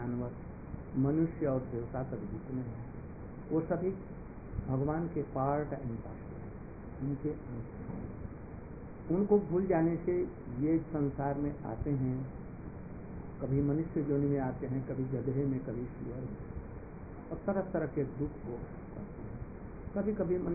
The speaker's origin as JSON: {"language": "Hindi", "town": "Vrindavan", "region": "Uttar Pradesh", "country": "India", "said": "मैं भारतवर्ष में वृंदावन मथुरा से आया हूँ। हम लोग भारतीय वैदिक ज्ञान और संस्कृति के प्रचारक हैं।"}